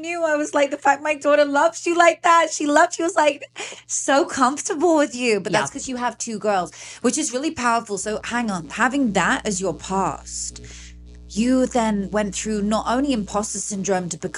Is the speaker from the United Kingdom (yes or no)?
yes; United Kingdom; Well, I'm British